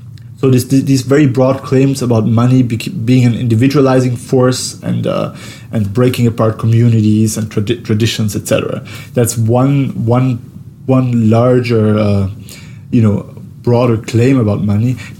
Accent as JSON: {"language": "English", "country": "Austria", "tie": "born or raised there", "said": "So I grew up in Austria"}